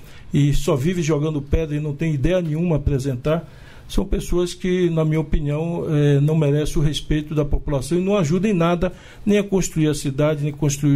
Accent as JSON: {"language": "Portuguese", "country": "Brazil", "tie": "born or raised there", "said": "Como eu vim lá da Liberdade, num bairro popular"}